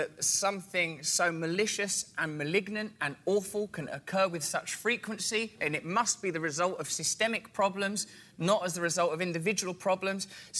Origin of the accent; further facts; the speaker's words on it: England, United Kingdom; I'm from England.